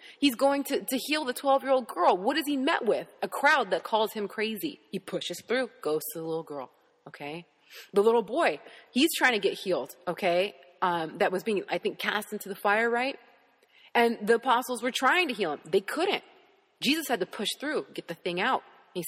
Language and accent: English; United States; I didn't get this because I'm an American.